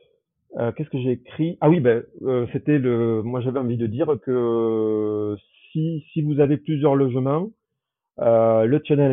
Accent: Toulouse, Occitanie, France; je ne suis pas sûr de revenir dans la ville rose, parce que bon, je suis de Toulouse, mais maintenant j'ai plus trop de famille.

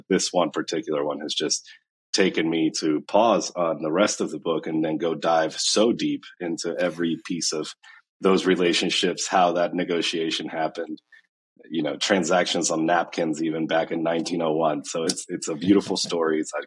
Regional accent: Argentina; now in United States; I was born and raised in Argentina. My family immigrated to Ohio directly. There were no in-betweens in 1999. So most of my life has now been in the U.S.

